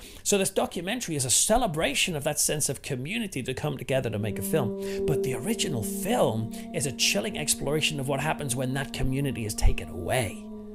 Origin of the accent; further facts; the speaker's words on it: England, United Kingdom; As an Englishman, it's always interesting to me